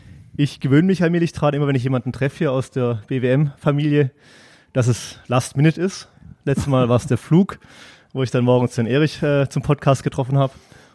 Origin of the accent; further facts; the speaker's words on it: Stuttgart, Baden-Württemberg, Germany; Jetzt komme ich aus Stuttgart